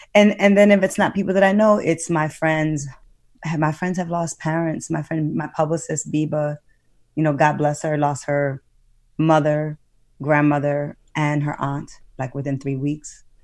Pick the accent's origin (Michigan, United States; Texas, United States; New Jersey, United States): Michigan, United States; Detroit; I grew up in Detroit, born and raised here, grew up on the West Side, right on the Ward and Tyerman on the border of Dearborn, went to St. Al's in Dearborn, and then off to Cody High School for high school.